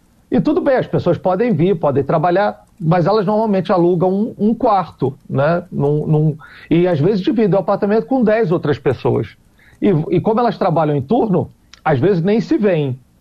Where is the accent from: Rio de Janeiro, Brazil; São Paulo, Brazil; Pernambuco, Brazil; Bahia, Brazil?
Rio de Janeiro, Brazil; accent: carioca; now in Pudong, China; Pô, tô falando em carioquês, né? Desculpa, eu sou carioca. Então, às vezes, tem esse problema de usar gíria do Rio.